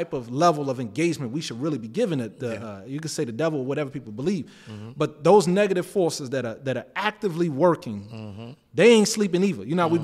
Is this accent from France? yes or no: no; Washington, District of Columbia, United States; now in Atlanta, United States; And I was born and raised in Southeast D.C. Mm. And my neighborhood what I had to navigate was pretty tough, you know?